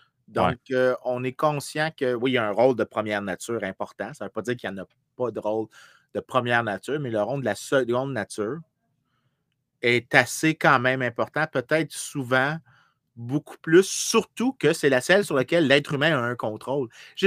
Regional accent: Montreal, Quebec, Canada; j'aime ça taper sur Québec parce que je suis un Montréalais, puis c'est génétique.

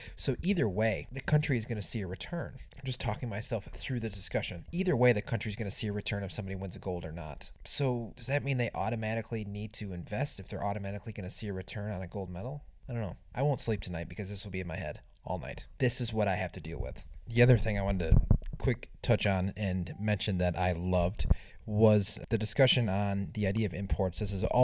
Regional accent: United States; but in the end, I'm in the United States and I'm an American, so I can hand out and just kind of watch a little bit.

